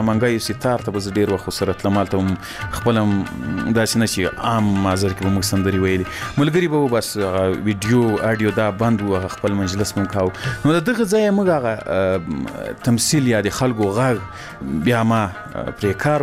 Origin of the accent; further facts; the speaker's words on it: Ghazni, Afghanistan; په مشاعره کې به زه ډېر غلی ناستم ځکه زه له غزنی څخه